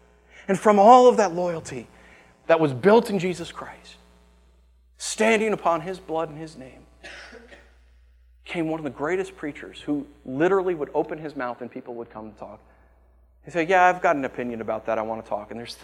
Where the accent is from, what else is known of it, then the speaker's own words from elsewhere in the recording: United States; You look at the church I grew up in America, everything was consumer driven.